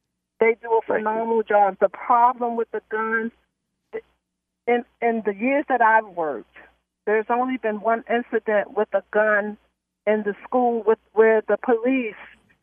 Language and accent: English; Baltimore, Maryland, United States; You know, I grew up in Baltimore City, and it was just kind of weird.